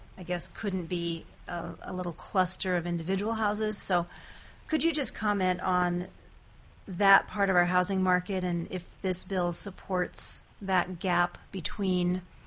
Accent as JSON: {"language": "English", "town": "Sitka", "region": "Alaska", "country": "United States", "tie": "born or raised there", "said": "We have an ongoing conversation in my hometown of Sitka about the impact of short-term rentals on our housing market"}